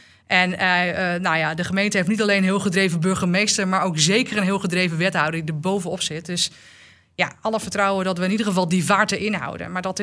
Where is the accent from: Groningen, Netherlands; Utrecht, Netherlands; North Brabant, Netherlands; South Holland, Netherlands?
Groningen, Netherlands; ik kwam natuurlijk uit Groningen, dus dat dossier... dat hoorde ik natuurlijk vaak voorbij komen.